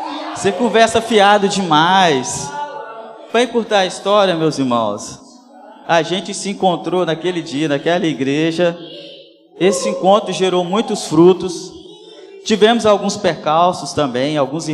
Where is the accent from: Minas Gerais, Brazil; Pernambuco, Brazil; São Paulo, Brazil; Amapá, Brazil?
Minas Gerais, Brazil; Governador Valadares; eu decidi voltar para minha terra natal. Aí eu cheguei em Valadares, que é a minha terra natal